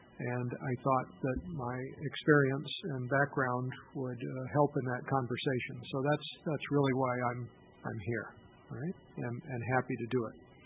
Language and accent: English; Fairbanks, Alaska, United States; I guess I was born and raised in Fairbanks, so I know Fairbanks very well.